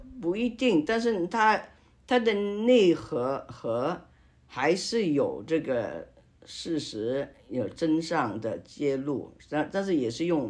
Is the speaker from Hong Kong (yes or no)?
yes; Hong Kong; accent: Hong Kong Mandarin; 不好意思啊，我的港普，我希望你讲得清楚。